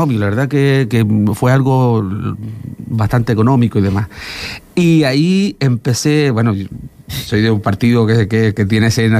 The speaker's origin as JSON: {"language": "Spanish", "town": "La Matilla", "region": "Canary Islands", "country": "Spain", "tie": "born or raised there", "said": "Yo soy de La Matilla."}